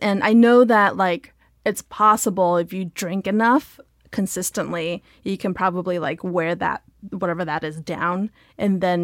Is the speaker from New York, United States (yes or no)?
no; Diamond Bar, California, United States; Well, I grew up in Diamond Bar, which is like a suburb of L.A. It's very close, right on the border between L.A. County and Orange County.